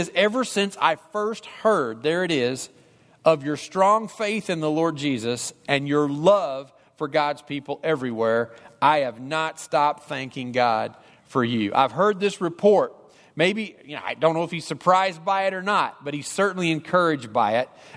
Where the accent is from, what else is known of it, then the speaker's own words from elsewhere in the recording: Kentucky, United States; hunt a lot of times by myself, kind of in the backwood areas of where I grew up down in Kentucky.